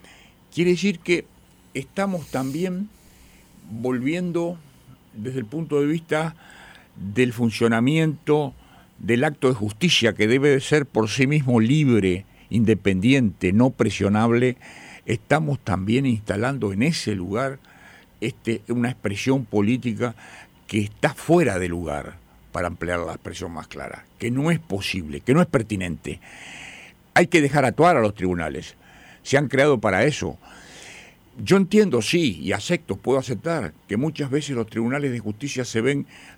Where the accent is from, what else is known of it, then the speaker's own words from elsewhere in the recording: Uruguay; a mí me preocupa como uruguayo